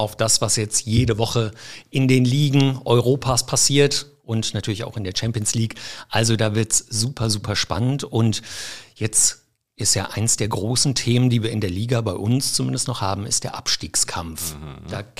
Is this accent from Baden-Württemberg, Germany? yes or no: no; Mainz, Rhineland-Palatinate, Germany; wir kommen ja beide aus Mainz